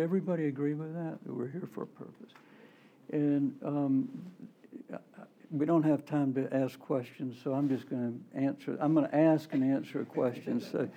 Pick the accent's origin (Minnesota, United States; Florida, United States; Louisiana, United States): Florida, United States; now in New Jersey, United States; we were living in New Jersey, and I grew up in Florida, as I mentioned.